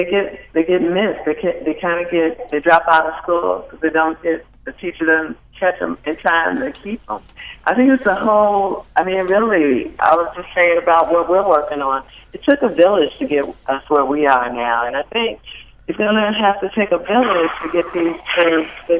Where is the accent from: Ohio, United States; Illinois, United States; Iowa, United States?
Illinois, United States; Chicago; I'm from Chicago, so it really saddens my heart, but I live and work in a lot of Prince George's County and in Baltimore City.